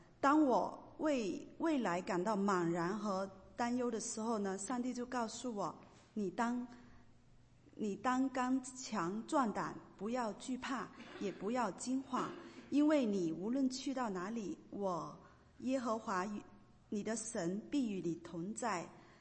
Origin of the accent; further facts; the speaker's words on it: Guangzhou, Guangdong, China; moved away as an adult; now in Seattle, United States; 我来自广东广州。在2016年的圣诞节前夕呢，接着随洗礼成为了一名基督徒。我是今年来到这个西雅图